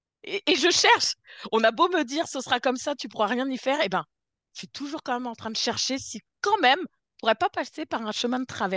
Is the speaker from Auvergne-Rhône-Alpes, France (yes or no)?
no; Brittany, France; Je suis bretonne, donc je comprends bien.